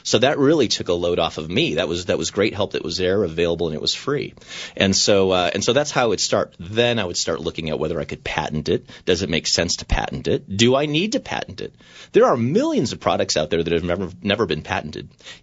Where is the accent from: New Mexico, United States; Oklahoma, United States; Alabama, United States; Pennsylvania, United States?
New Mexico, United States; Albuquerque; growing up here in Albuquerque and growing up in the South Valley